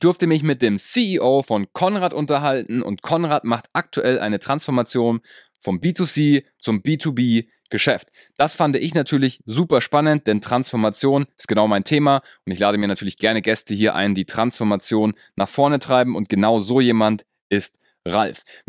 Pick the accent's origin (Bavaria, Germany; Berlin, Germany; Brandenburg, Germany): Bavaria, Germany; Munich; für alle, die da draußen aus München kommen, also aus meiner Heimat und gerne zuhören